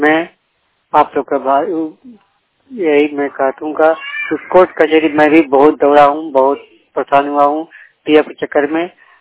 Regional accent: Jharkhand, India; now in Gurgaon, India; बोल रहा हूँ जी, गुड़गांव से 37 सेक्टर, मैं झारखंड के रहने वाला हूँ।

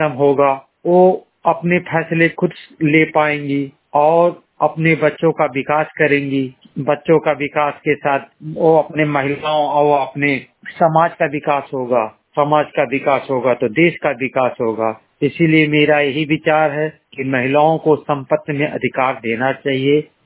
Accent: Sant Kabir Nagar, Uttar Pradesh, India; मेरी उम्र 25 साल है, मैं जिला संत कबीर नगर का निवासी हूँ।

